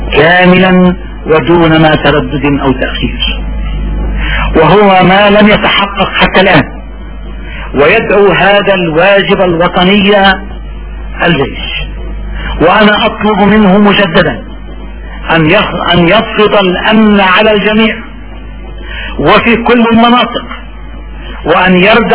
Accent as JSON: {"language": "Arabic", "country": "Lebanon"}